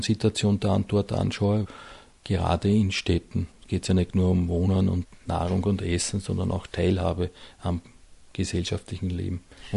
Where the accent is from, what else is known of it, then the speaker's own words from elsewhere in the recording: Austria; die Sommermärkte boomen auch bei uns in Österreich